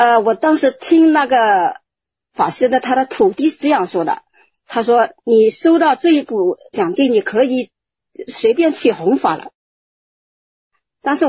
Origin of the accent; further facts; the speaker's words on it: Qingtian, Zhejiang, China; 那么在我们老家的青田那里